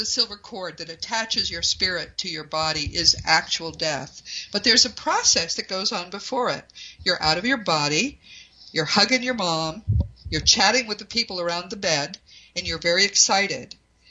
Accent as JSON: {"language": "English", "region": "New England", "country": "United States", "said": "I'm from New England. There are many ghosts there in those old houses."}